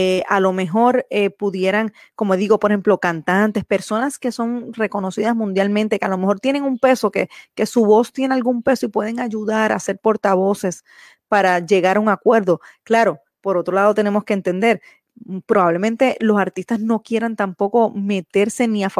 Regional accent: Colombia; como ciudadano, como residente aquí en Colombia, ¿verdad? Como colombiano

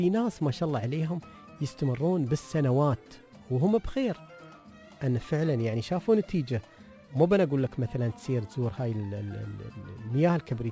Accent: United Arab Emirates; مثل ما كانت في السابق عندنا في الإمارات

